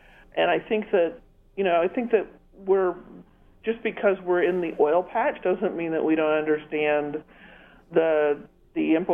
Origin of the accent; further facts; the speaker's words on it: Texas, United States; I grew up in Texas. You know, I rode in a huge old Chevrolet Impala up from Houston there.